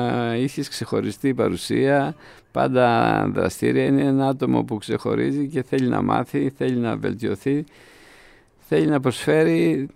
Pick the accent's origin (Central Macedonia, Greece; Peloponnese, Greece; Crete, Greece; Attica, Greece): Peloponnese, Greece; Sparta; Είχα την τύχη και το πάθος από μικρός με ένα καλάμι να ξεκινήσω να πηδάω στο χωριό μου κάτω στο Σπάρτη.